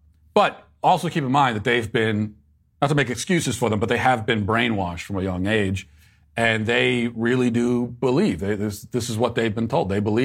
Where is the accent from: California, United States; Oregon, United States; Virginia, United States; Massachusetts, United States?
Virginia, United States; I think I may have to return to my home state of Virginia based on this report anyway out of Virginia.